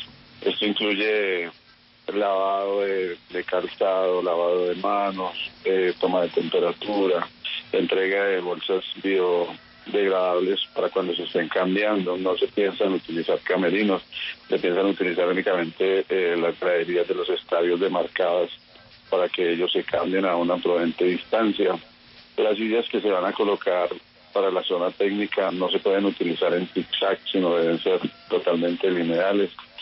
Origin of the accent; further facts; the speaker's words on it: Zipaquirá, Cundinamarca, Colombia; nosotros somos de Zipaquirá